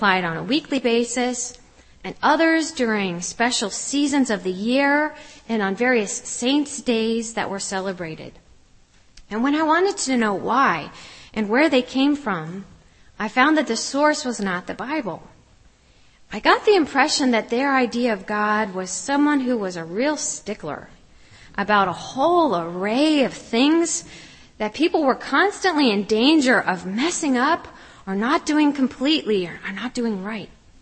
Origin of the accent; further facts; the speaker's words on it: California, United States; But when my brother and sister and I were growing up in California in the 1970s, there were all kinds of teachers' strikes.